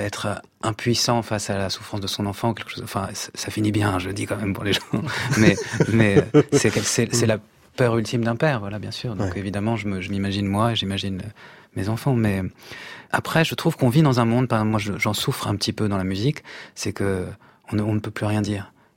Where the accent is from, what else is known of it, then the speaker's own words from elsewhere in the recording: Poland; Moi, je suis polonais.